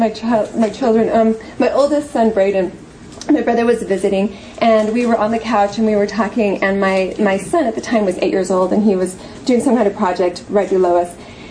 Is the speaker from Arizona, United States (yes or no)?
yes; Arizona, United States; I grew up in Arizona with a really small family, just one brother